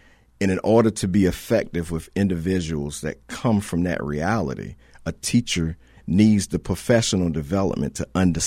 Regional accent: Wilmington, Delaware, United States; OK, I was raised in Wilmington in the inner city, went to a private school K through eighth that taught mastery.

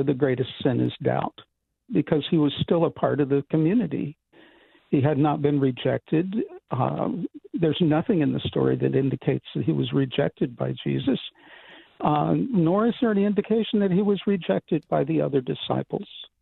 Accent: Amarillo, Texas, United States; I grew up in Amarillo, Texas, and that culture in the Texas Panhandle is very, very conservative, always has been.

